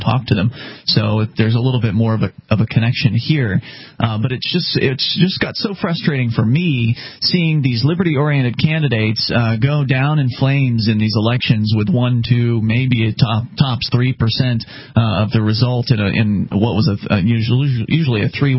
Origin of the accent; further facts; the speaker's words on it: Sarasota, Florida, United States; because I come from Sarasota, Florida, where it's a pretty big market.